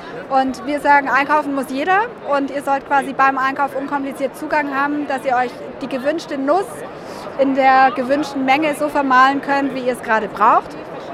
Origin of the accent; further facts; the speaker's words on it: Germany; wir sind ja in Deutschland und wie funktionieren wir Deutschen?